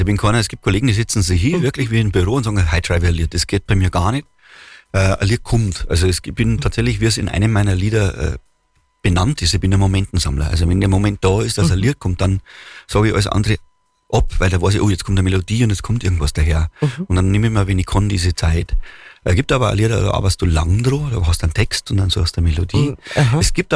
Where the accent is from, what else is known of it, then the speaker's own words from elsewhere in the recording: Bavaria, Germany; wenn du als Bayer großzogen worden bist, ein Bier